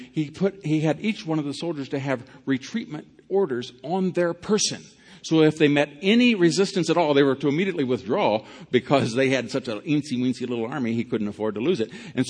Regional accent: Ohio, United States; I'm from Ohio.

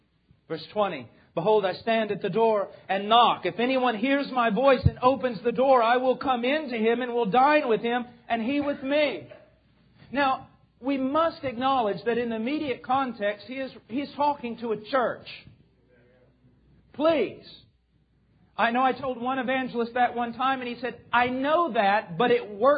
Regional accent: United States; Now, I'm an American, so I can say this.

